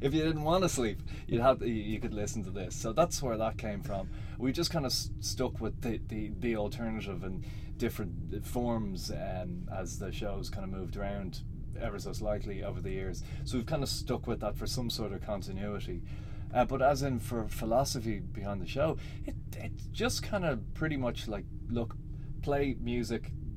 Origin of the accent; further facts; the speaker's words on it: Sandymount, Leinster, Ireland; I'm from Sandy Mount originally, but I've lived all over Dublin at this stage, and I'm yet again a suburbanite now living in South County Dublin.